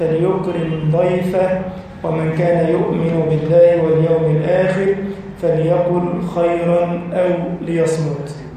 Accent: Egypt

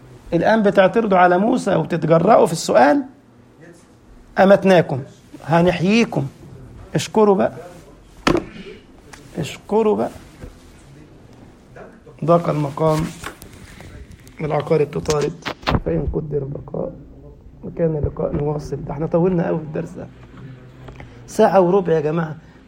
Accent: Egypt; انا من مصر ما شفتوش

